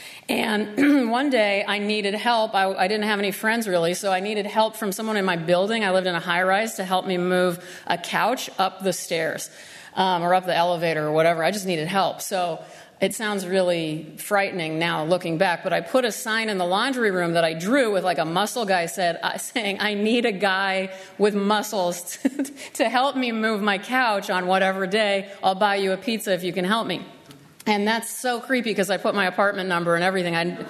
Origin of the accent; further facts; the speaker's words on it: Nebraska, United States; And I grew up in Nebraska, and so being a part of the Midwest